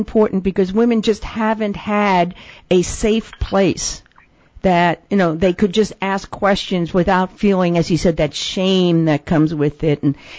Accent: California, United States; I'm from California, so awesome, cool.

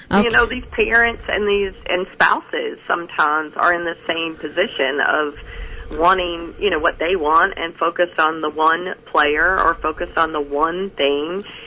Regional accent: Southern US, United States; I mean, even as a good Christian girl, I am from the South, and I can pull my redneck, my country girl, out of my back pocket every now and then if I want to.

